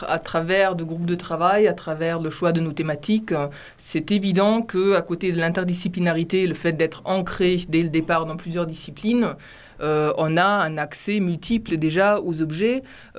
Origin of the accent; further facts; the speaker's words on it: Germany; French is a second language; Je suis allemande, donc j'ai fait mes études en Allemagne et en France aussi.